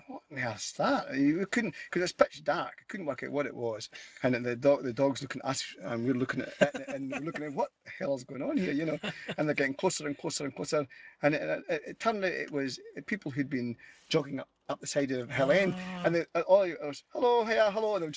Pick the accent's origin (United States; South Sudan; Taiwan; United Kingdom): United Kingdom; Scotland; accent: Scottish; That's my pure Scottish accent.